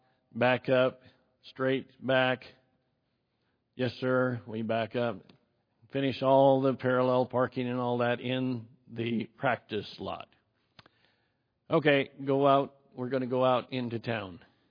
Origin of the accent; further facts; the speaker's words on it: Idaho, United States; As most of you know, you will now all know, I grew up in Southwest Idaho.